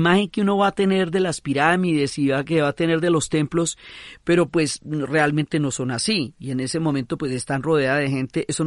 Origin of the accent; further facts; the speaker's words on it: Bogotá, Colombia; y lo digo como bogotana